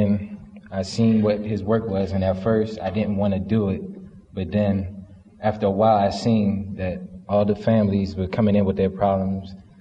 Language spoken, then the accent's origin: English; Virginia, United States; now in Philadelphia, United States; I'm originally from Virginia